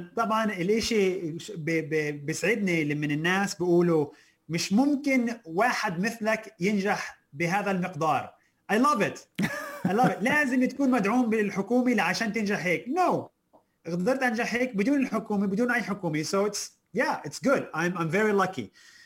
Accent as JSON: {"language": "Arabic", "country": "Palestine", "also_born_or_lived": "Israel", "said": "أنا عشت بقلب إسرائيل كفلسطيني"}